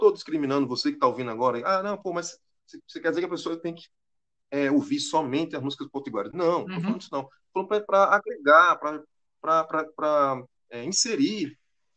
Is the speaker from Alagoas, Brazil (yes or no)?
no; Brasília, Federal District, Brazil; born there; E aí eu sou realmente brasiliense, Mas assim, eu digo que eu sou potiguar, porque eu sou brasileiro só porque eu vim ao mundo lá.